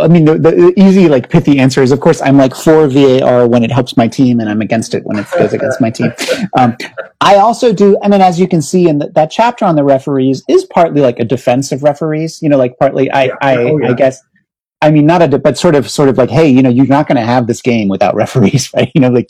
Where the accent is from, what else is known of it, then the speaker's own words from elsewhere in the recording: United States; And as an American, I just could not understand them.